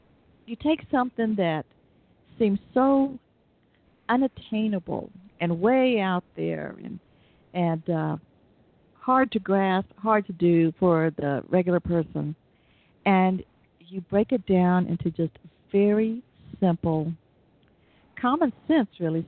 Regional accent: Atlanta, Georgia, United States; because that happened in my hometown, Atlanta, Georgia, murder.

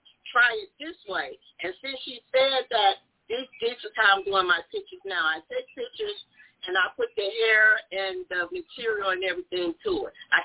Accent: Chicago, Illinois, United States; now in Las Vegas, United States; I'm from Chicago, but I'm living in Vegas now. I went to Amos Alonzo Stagg Grammar School.

